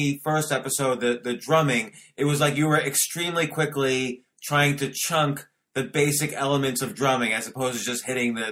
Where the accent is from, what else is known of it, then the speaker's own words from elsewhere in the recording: New York, United States; Oh, man, I grew up in Washington Square Park.